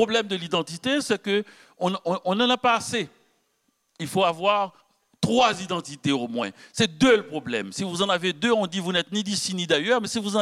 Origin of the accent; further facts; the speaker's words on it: Haiti; now in Canada; je vais à Port-au-Prince, les Haïtiens, puisque je n'y suis pas depuis longtemps, ils croient que je suis Québécois, parce que ça fait trop longtemps que je vis.